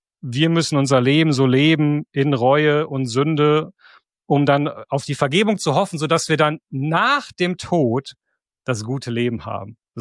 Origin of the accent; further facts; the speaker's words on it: Darmstadt, Hesse, Germany; also born or lived in Frankfurt; Ich bin tatsächlich im Rhein-Main-Gebiet aufgewachsen, also in Frankfurt geboren, in Darmstadt zur Schule gegangen und studiert.